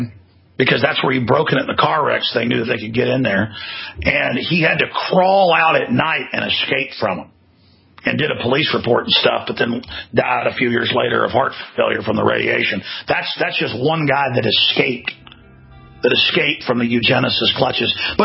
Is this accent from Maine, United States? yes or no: yes; Kennebunkport, Maine, United States; let me put on my fake Texas accent because I'm Kenny Buckport, Maine. Nothing wrong with folks from Maine